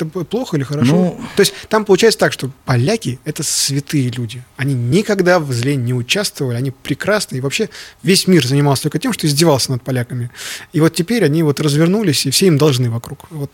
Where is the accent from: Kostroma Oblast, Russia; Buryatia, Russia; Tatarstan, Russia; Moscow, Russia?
Moscow, Russia; Я просто из России приехал, из Москвы.